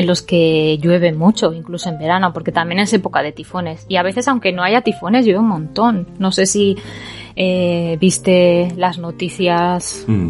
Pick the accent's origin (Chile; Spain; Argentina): Spain; Barcelona, Catalonia; Yo soy de Barcelona